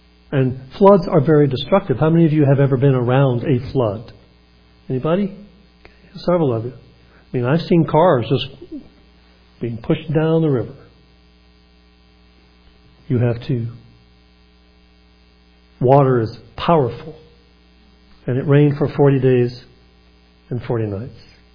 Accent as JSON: {"language": "English", "region": "Alabama", "country": "United States", "tie": "born or raised there", "said": "When I was a young boy, I was not raised in church. But I was raised in Alabama. And of course, everybody down south, even if they weren't churchgoers, knew the Bible stories."}